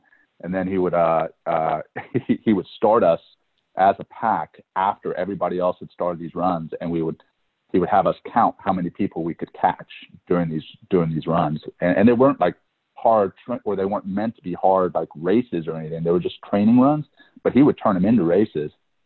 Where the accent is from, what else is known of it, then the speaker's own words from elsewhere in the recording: Louisiana, United States; I grew up in Louisiana, and we'd go to these running camps in Brevard, North Carolina.